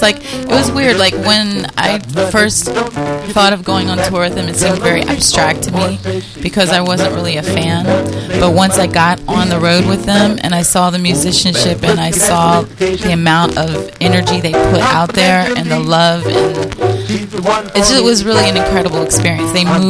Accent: East Coast, United States; Because I'm not from here, I'm from the East Coast, and then I totally understood.

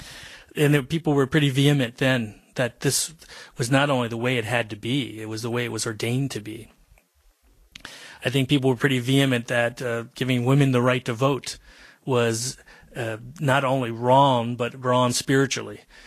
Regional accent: Virginia, United States; Well, I grew up in Virginia, in the South, and that vehemence existed in my lifetime around the issues of civil rights.

